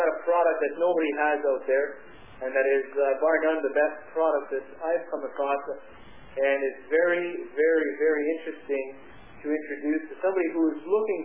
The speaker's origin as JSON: {"language": "English", "town": "Ottawa", "region": "Ontario", "country": "Canada", "said": "I'm from Ottawa, as stated, which is the nation's capital of Canada. Population of about 1 million and 1. 1.1 million people."}